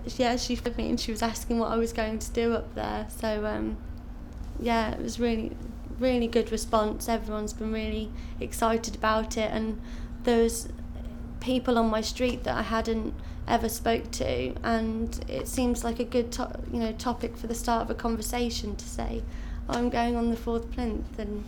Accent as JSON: {"language": "English", "town": "Liverpool", "region": "North West England", "country": "United Kingdom", "lives_now": "London, United Kingdom", "said": "I'm originally from Liverpool, and I've travelled around a lot with my dad and with family, and then mum's from Northampton, and I moved to London to go to university here. So I've got family everywhere"}